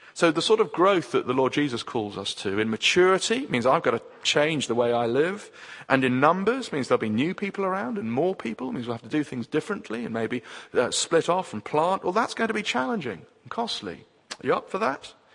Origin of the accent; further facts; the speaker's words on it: England, United Kingdom; And because we're English, we don't like that.